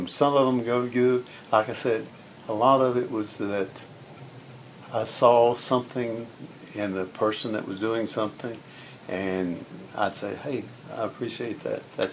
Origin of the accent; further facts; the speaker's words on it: Breckenridge, Texas, United States; born there; I was born in Breckenridge. Breckenridge, Texas.